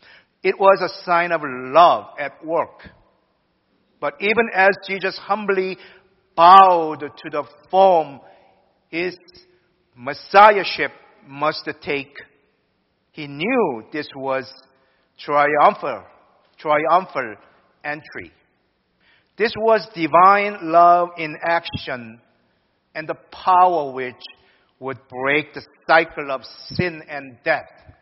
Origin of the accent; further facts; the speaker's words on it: South Korea; I was born and raised in Korea, one of the countries in Asia, part of Eastern cultures, I guess.